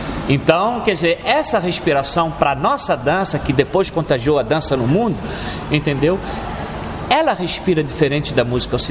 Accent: Angola; eu sou nacionalista, eu sou angolano pra caramba, tá?

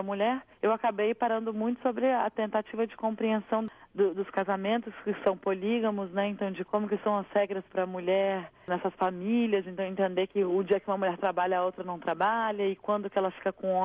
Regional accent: Brazil; born there; o país onde eu nasci.

